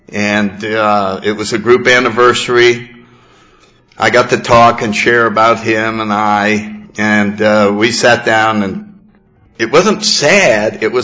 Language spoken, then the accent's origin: English; New Haven, Connecticut, United States; born or raised there